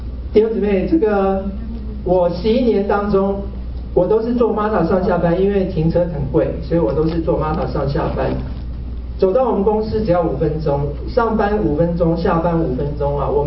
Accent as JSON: {"language": "Chinese", "country": "Taiwan", "said": "因为我是从台湾来的"}